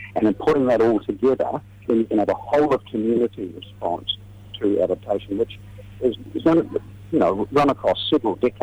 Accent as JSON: {"language": "English", "town": "Dunedin", "region": "Otago", "country": "New Zealand", "tie": "born or raised there", "said": "if you take my hometown of Dunedin, up till 2015, the last time we declared a civil defence emergency was in 1980."}